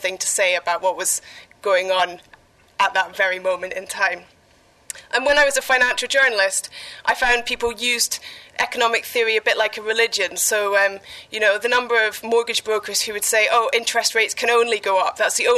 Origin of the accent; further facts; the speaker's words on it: Edinburgh, Scotland, United Kingdom; also born or lived in London; I'm from Edinburgh, which is a city that has historically had a huge banking industry